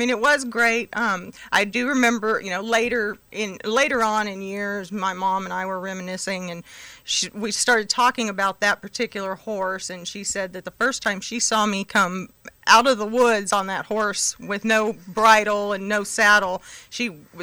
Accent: California, United States; now in McCormick, United States; I'm originally from California.

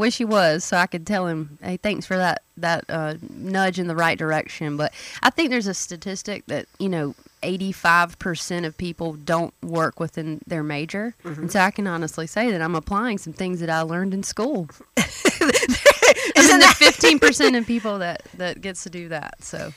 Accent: Greenwood, South Carolina, United States; I'm originally from Greenwood. I went to 96 High School, went to Lander. So I've been around for quite a while. Just had a birthday and turned 32.

